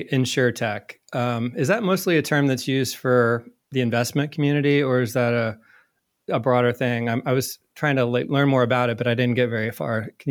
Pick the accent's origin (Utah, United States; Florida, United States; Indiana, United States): Indiana, United States; also born or lived in New York, United States; when my wife and I did leave New York and moved back to my home state of Indiana